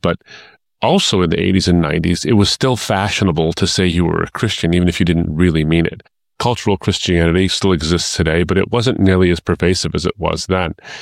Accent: United States; I was raised in the United States as a Shia Muslim

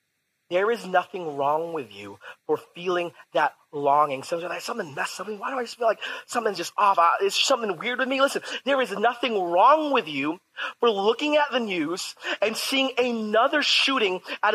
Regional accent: San Diego, California, United States; But unfortunately, I was born and raised in San Diego.

